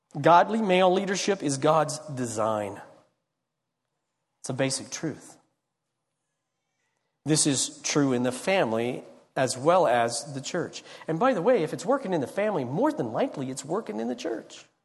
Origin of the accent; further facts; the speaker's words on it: Longmont, Colorado, United States; A friend of mine who pastors in my hometown of Longmont, he's getting ready to have two different campuses.